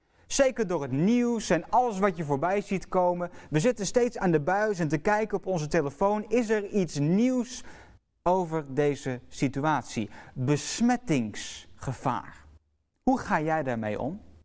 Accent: Den Helder, North Holland, Netherlands; Ik ben 23 jaar, ik kom uit Den Helder

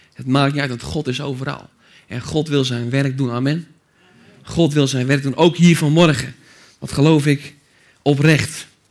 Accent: Bunschoten-Spakenburg, Utrecht, Netherlands; En dat is het dorp waar ik vandaan kom. Gemeente Bunschoten, Spakenburg.

